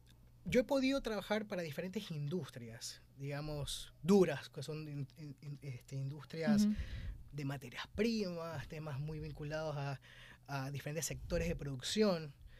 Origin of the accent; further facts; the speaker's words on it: Ecuador; also born or lived in Chile; Yo vengo de allá, o sea, yo crecí acá en Ecuador, pero uh-huh. nací allá.